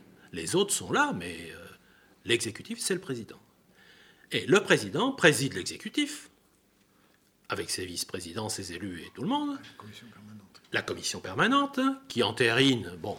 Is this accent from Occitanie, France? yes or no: yes; Toulouse, Occitanie, France; pourtant c'était Toulouse, c'était Midi-Pyrénées, on est de Toulouse